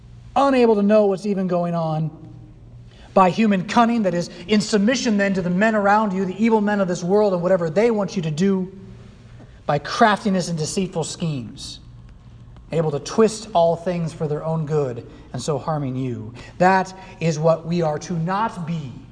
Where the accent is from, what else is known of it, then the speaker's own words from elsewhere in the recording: California, United States; I hail from California, where they'll get 5, 6, 7 feet tall.